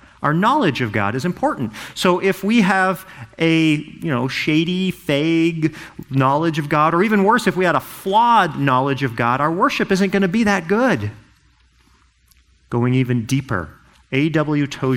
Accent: Seattle, Washington, United States; and I'm actually from Seattle.

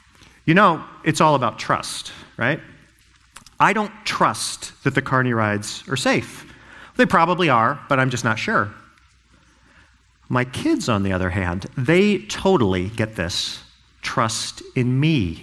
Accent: Seattle, Washington, United States; and I'm actually from Seattle.

